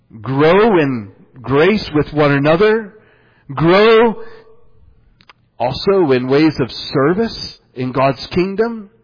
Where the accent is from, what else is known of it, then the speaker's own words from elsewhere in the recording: Iowa, United States; I grew up in Northwest Iowa. I'm not saying Northwest Iowa is a perfect place by any means.